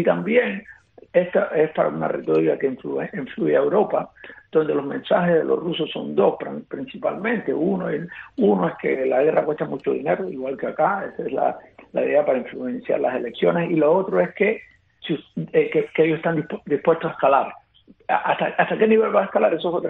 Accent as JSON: {"language": "Spanish", "country": "Cuba", "said": "nosotros somos cubanos"}